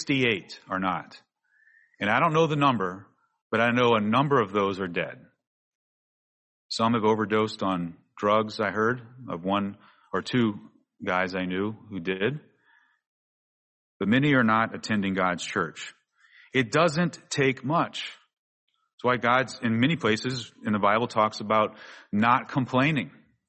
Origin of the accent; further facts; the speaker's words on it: New Orleans, Louisiana, United States; At that time, I was growing up in New Orleans, Louisiana.